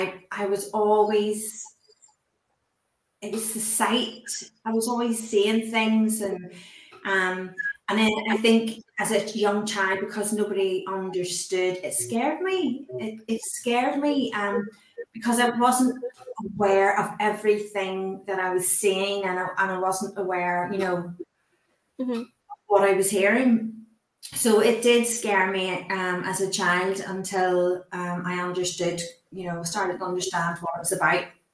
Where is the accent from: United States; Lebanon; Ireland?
Ireland; I'm from Ireland.